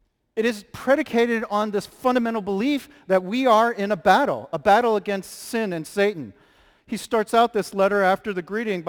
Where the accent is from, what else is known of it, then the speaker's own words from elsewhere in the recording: Pennsylvania, United States; also born or lived in New York City, United States; Now, although I was born in New York City, in the Bronx, you know, I spent much of my youth in small towns in western Pennsylvania.